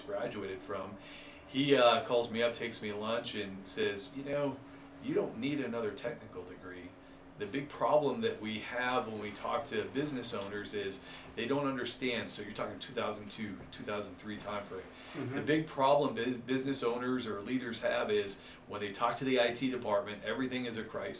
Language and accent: English; Boston, Massachusetts, United States; moved away as an adult; now in Germany; Growing up in Boston, so during the summer, I told you construction, right? So all family owned, South Boston Irish.